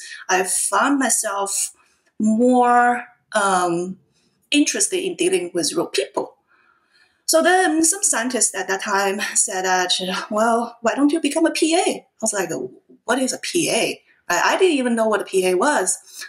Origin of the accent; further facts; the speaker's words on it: China; English is a second language; moved away as an adult; Obviously, that's not my original name. So I grew up in China and I came here when I was in college.